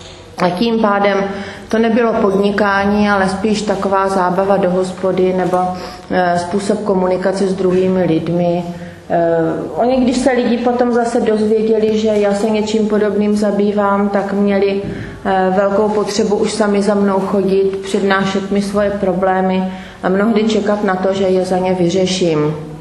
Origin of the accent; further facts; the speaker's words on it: Brno, South Moravian Region, Czechia; No dobře, asi to nechápu, protože jsem z Brna.